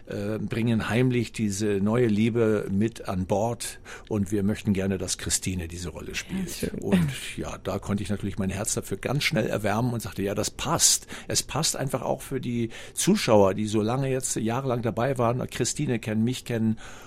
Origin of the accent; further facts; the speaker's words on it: Schleswig-Holstein, Germany; von den Schleswig-Holsteinern aus meinem alten Heimatland